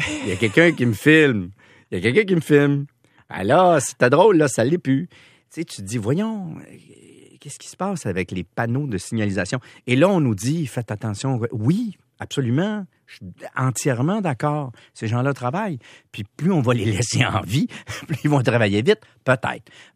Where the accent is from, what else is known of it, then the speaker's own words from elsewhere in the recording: Longueuil, Quebec, Canada; Longueuil by the beach. Ouais, tu sais, 4-5-0.